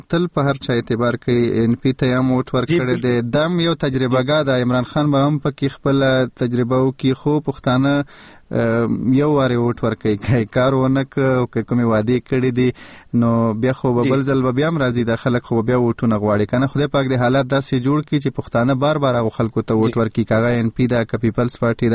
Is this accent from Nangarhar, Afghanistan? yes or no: yes; Jalalabad, Nangarhar, Afghanistan; زه د جلال آباد يم